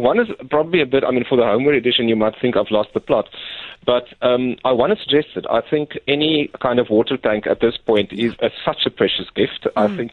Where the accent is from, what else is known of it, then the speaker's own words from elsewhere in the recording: England, United Kingdom; I know it as Biffles Bay because I'm English